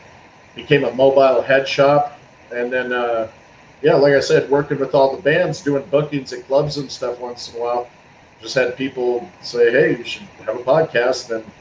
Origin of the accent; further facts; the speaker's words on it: Reno, Nevada, United States; also born or lived in Oregon; because I grew up in Reno and I also grew up in Oregon